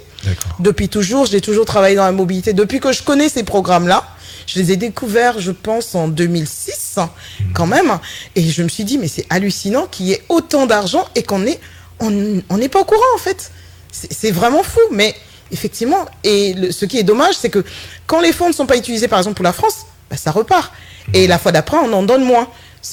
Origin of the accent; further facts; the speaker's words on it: French Guiana; Je viens de la Guyane quand même